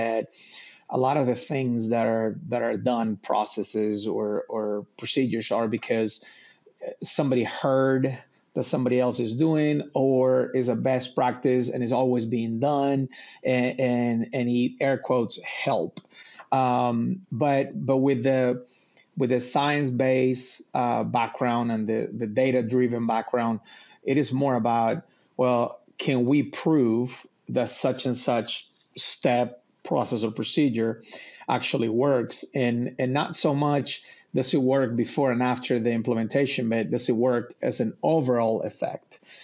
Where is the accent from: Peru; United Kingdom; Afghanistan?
Peru; Lima; English is a second language; moved away as an adult; now in United States; I am from Peru, originally from Lima, Peru. And due to my dad's professional career, we moved a lot.